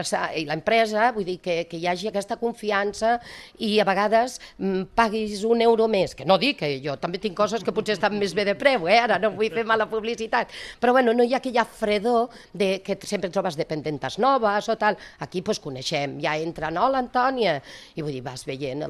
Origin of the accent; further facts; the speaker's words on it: Sabadell, Catalonia, Spain; Veníem de Sabadell, perquè jo sóc de Sabadell